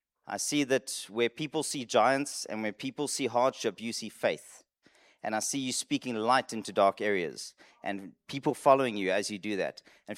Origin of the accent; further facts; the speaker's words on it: United Kingdom; And my friend and I said, yes, we're British.